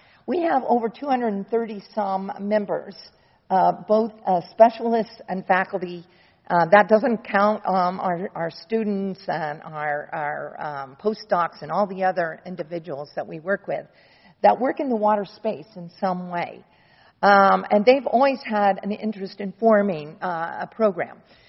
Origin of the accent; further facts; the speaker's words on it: Florida, United States; moved away; I came from Florida originally 20 years ago